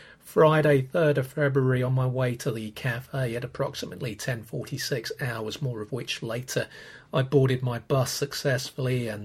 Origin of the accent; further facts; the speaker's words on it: Clapham North, London, United Kingdom; which is about 10-15 minutes from where I grew up in Clapham North. And growing up in Lambeth in the late 70s, the area had lots of bomb-damaged sites